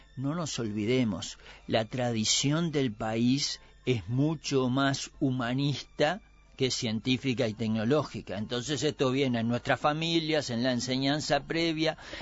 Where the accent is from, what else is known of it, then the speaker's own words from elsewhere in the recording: Uruguay; moved away; como viejo uruguayo que volvió al país muy preocupado por las cosas que usted dice, en los años 80, cuando retornamos al país